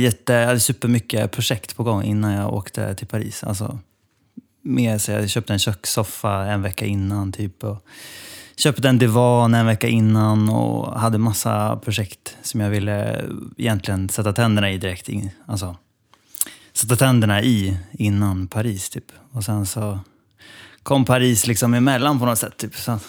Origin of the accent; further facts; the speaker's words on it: Sundsvall, Västernorrland County, Sweden; now in Stockholm, Sweden; Men det var när jag bodde hemma i Sundsvall liksom.